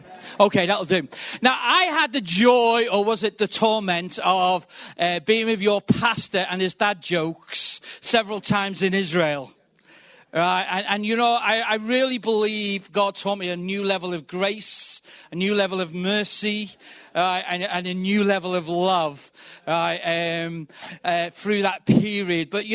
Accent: Birkenhead, North West England, United Kingdom; I am not from London. Right, I think the accent might give it away, but I can talk like this if I need to. So I'm originally from Birkenhead, Liverpool area.

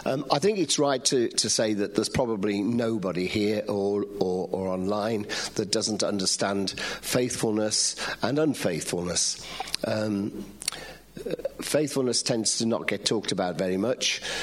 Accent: West Midlands, United Kingdom; I was born and bred in Elim, in the Black Country at Langley Elim Church.

